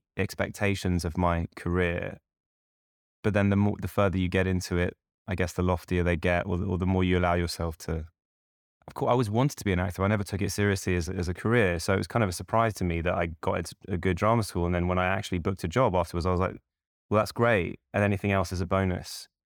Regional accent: London, United Kingdom; Because as a Londoner, yeah, you kind of think that maybe London is the center of the world.

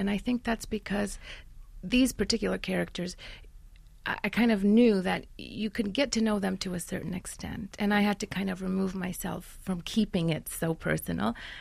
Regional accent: Kielce, Świętokrzyskie Voivodeship, Poland; Even the Polish girls in Kielce, my hometown, are different from the Polish girls in the neighborhood that I grew up in, that my grandmother's from, that my parents are from.

